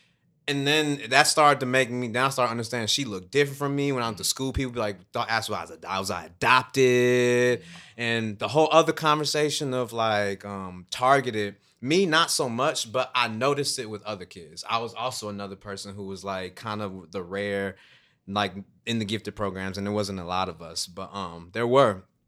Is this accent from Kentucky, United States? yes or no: no; Chicago, Illinois, United States; I grew up in Chicago and I'll tell a story.